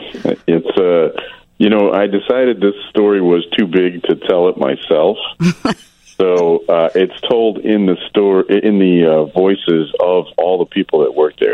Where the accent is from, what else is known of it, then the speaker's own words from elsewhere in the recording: Mount Prospect, Illinois, United States; Yeah, I'm from Mount Prospect originally.